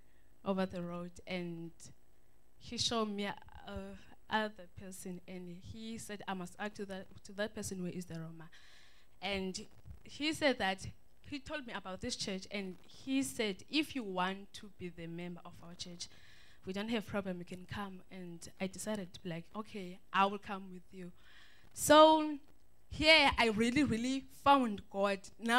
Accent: Eastern Cape, South Africa; also born or lived in Malmesbury; I was born here in Mamasbury, and then I was living with my mom and dad. Then we went to stay in Eastern Cape, where they belong.

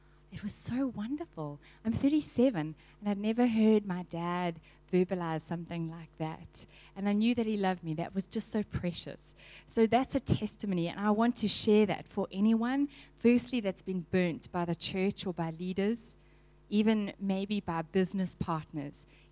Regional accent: Durban, KwaZulu-Natal, South Africa; I'm from Durban. You can hear the accent.

